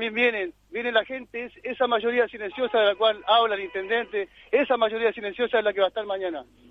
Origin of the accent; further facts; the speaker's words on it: El Bolsón, Río Negro, Argentina; como somos nosotros, como somos el pueblo de Bolsón, como es la comarca